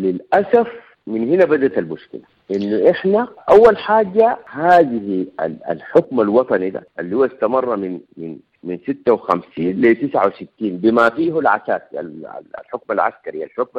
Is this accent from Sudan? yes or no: yes; Sudan; احنا بقينا سودانيين معروفين في العالم اننا سودانيين.